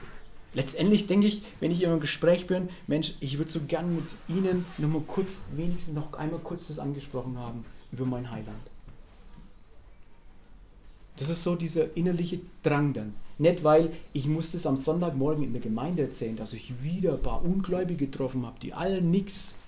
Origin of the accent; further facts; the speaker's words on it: Hof, Bavaria, Germany; Ich komme ja aus dem Frankenwald, oder nicht wirklich, sagt meine Frau, ich komme eigentlich aus der Fichtelgebirge, weil ich im Hof geboren bin.